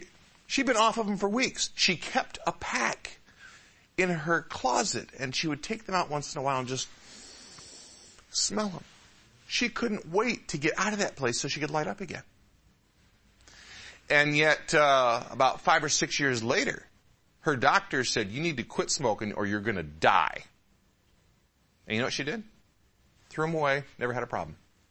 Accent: Michigan, United States; I didn't grow up in a Christian home. And I grew up in the Metro Detroit area. And in Michigan, the drinking age was 21.

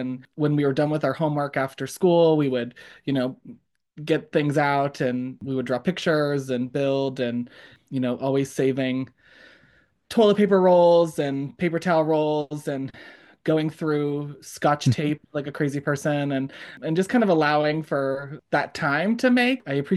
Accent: Erie, Pennsylvania, United States; now in State College, United States; I'm from Erie, Pennsylvania, which is near the Great Lakes. And I reside in State College, Pennsylvania, Central PA, in the middle.

